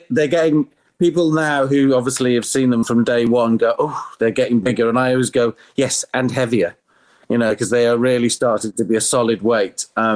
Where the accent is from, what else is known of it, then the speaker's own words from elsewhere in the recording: Wrexham, Wales, United Kingdom; as I'm from Wrexham, as my mum always says, it's better than working down the pit.